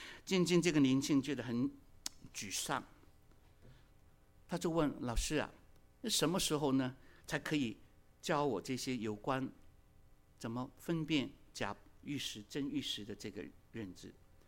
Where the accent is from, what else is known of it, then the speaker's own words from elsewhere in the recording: Hong Kong; 我记得小的时候在香港常听到很多的广告要我们认明商标，提防假冒。